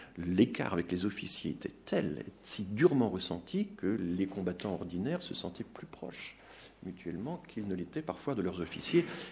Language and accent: French; Grand Est, France; Je suis alsacien, donc fatalement je me suis intéressé à cette question.